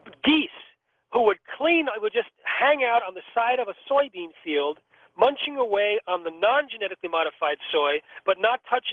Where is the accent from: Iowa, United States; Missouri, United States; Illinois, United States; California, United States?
Iowa, United States; For the coldest days in Iowa, and I'm from Iowa